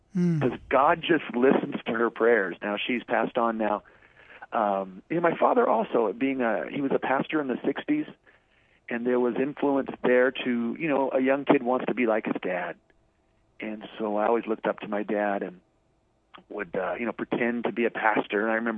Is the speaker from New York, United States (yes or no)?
no; Oakland, California, United States; I grew up in the Bay Area. I was born in 61. My parents lived in Oakland, so I was born in Oakland, California. And we stayed in the Bay Area for pretty much all our life